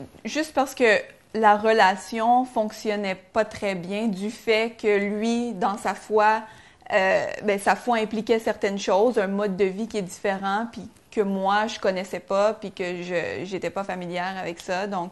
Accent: Quebec, Canada; en tant que Québécois, on connaît pas vraiment c'est quoi la Bible

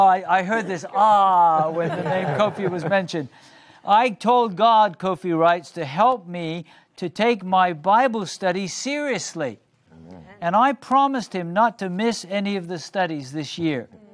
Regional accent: Haiti; now in Portland, United States; By the way, I'm from Haiti, but I'm living in Portland, Oregon.

